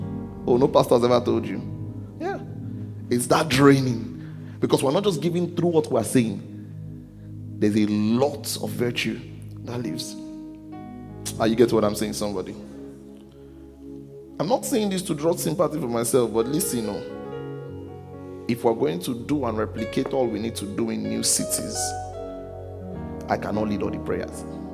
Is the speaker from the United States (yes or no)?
no; Nigeria; now in Kitchener, Canada; The fact that I came from Nigeria, I did this work here and it has grown